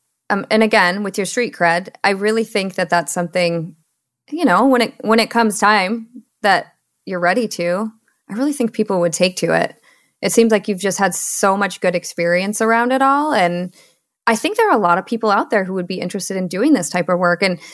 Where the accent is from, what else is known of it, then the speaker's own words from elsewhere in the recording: Michigan, United States; now in Seattle, United States; So I was born and raised in Michigan, met my husband, and he was like, I'm moving to the Pacific Northwest. And I was like, okay, well, I guess I'll go. So we moved to Seattle